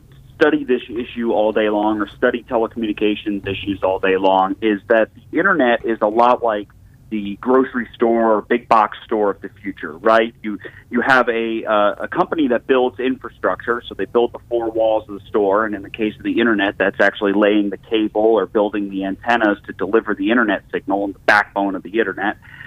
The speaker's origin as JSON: {"language": "English", "region": "Florida", "country": "United States", "tie": "born or raised there", "said": "Hey, it's great to be on the air back in Tampa Bay. I grew up in Pinellas County."}